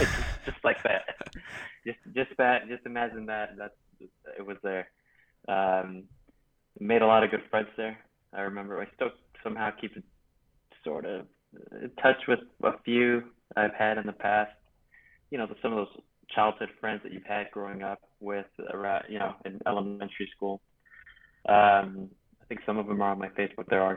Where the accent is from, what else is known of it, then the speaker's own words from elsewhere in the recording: Los Angeles, California, United States; So I grew up in Los Angeles, California.